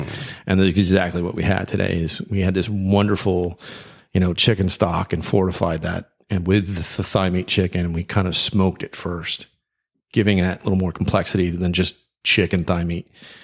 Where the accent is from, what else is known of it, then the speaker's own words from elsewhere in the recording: Florida, United States; Being from Florida, you don't even know.